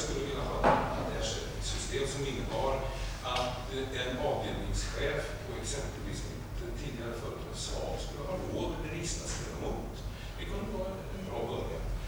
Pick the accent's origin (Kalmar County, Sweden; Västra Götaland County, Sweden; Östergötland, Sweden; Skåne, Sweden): Västra Götaland County, Sweden; Trollhättan; när jag växte upp så min hemstad Trollhättan så fanns det liksom raggare och mods